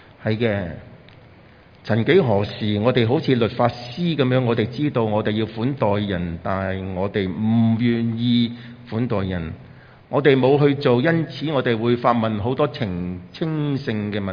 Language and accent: Cantonese; Hong Kong; 我們香港人，我想大多數都讀過小學吧